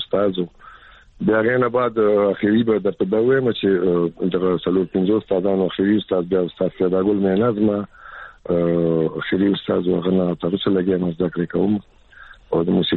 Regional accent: Peshawar, Khyber Pakhtunkhwa, Pakistan; زه د پېښور یم او پېښور کې پیدا شوی یم اوس هم په پېښور کې یم او کورنۍ زمونږ د لنکي زبان والا اوار ورته وي … ښکلی کام قبیل لرم

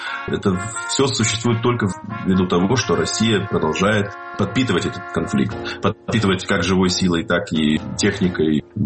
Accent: Donetsk, Donetsk Oblast, Ukraine; born there; Да, я родился в Донецке

